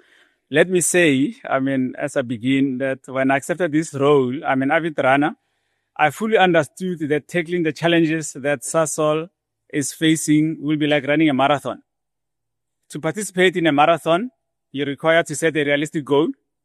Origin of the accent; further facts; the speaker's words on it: Hammanskraal, Gauteng, South Africa; If you've been to the north of Pretoria, Hammanskraal, I grew up there in a rural area We had no running water, no electricity.